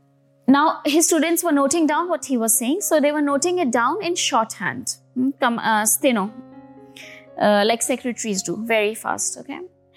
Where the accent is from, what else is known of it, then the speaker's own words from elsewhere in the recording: India; You know, we come from India, so it can be hot.